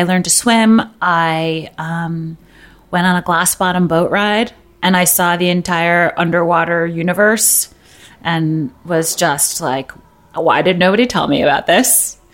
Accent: Brooklyn, New York, United States; So I grew up in Brooklyn.

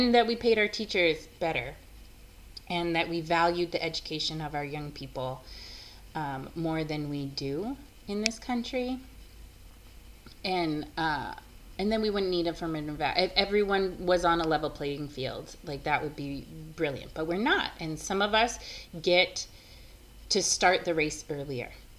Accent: United States; first language English; I am an English, my first language is English. Like, I'm a United States citizen.

